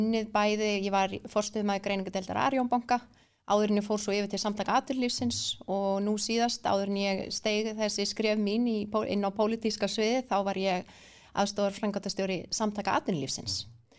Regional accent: Reykjavík, Capital Region, Iceland; now in Kópavogur, Iceland; ég þriggjabarnamóður úr efri byggðum Kópavogs og hef alið, ég reyndar ekki fætt og uppalinn í Kópavogi heldur ólst ég upp í Breiðholti

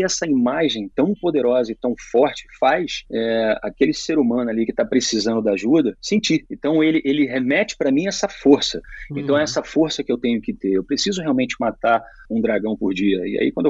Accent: Rio de Janeiro, Brazil; Sou do Rio.

